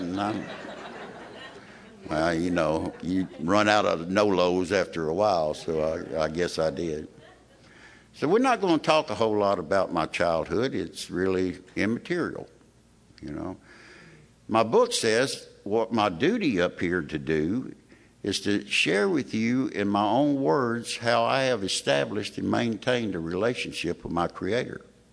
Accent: Appalachia, United States; So I guess I'm just an Appalachian American.

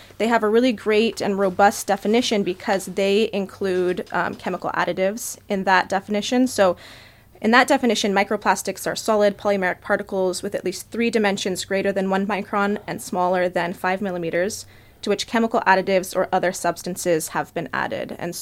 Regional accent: United States; I use she, her pronouns. And I grew up in Lake Tahoe's North Shore.

